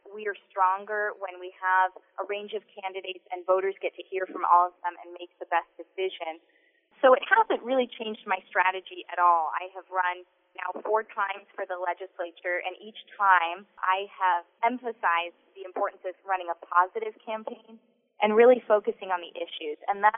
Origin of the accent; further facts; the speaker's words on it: Burlington, Vermont, United States; So certainly, while I hail from Burlington, I understand that our rural areas need a lot of resiliency and reinvigoration.